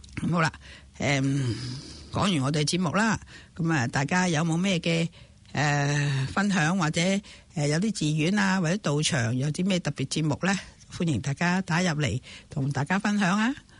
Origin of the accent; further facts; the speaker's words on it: China; now in Auckland, New Zealand; 咁我哋中国人嘅呢，慈明寺喺 Green Link 啦，咁佛光山就喺东区嗰个 Flagbush 嗰度啦